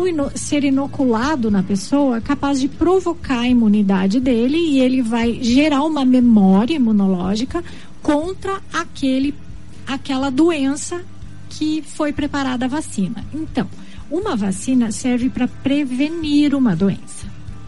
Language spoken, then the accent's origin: Portuguese; Rio Grande do Sul, Brazil; moved away as an adult; now in Dourados, Brazil; Há 13 anos, vai fazer 14 anos já. Eu nasci no Rio Grande do Sul.